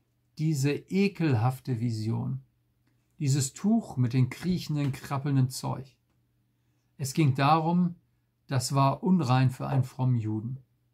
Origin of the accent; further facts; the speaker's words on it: Northern Germany, Germany; das hört sich für uns als Norddeutsche ja ein bisschen merkwürdig